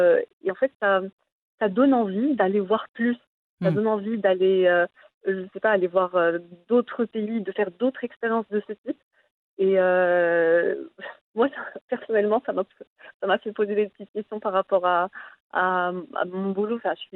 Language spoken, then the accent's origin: French; Morocco; Moi, je suis marocaine